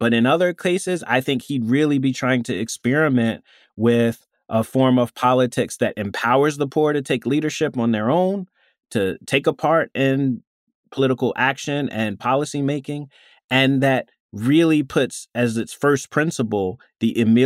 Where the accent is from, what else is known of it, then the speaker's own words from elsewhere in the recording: Maryland, United States; You know, I'm from Maryland originally.